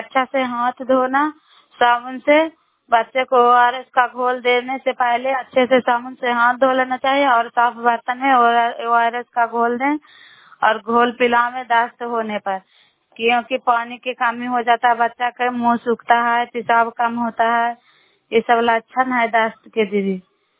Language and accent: Hindi; Bihar, India; नालंदा जिला कराए ब्लॉक के निवासी हूँ।